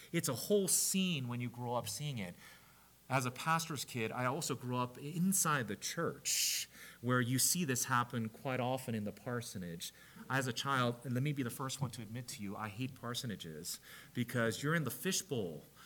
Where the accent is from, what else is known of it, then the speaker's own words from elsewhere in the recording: South Korea; when I was growing up in Korea